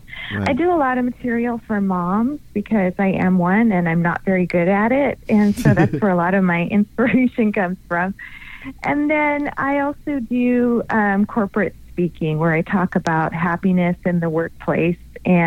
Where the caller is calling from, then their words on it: Phoenix, Arizona, United States; Well, normally I would be calling you from Colorado, but today I'm calling you from the cool and breezy Phoenix area.